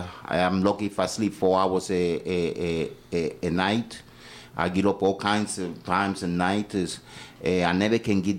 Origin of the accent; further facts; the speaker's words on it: Puerto Rico; I'm from Puerto Rico. When I went back to the island of Puerto Rico, they treated me like a hero.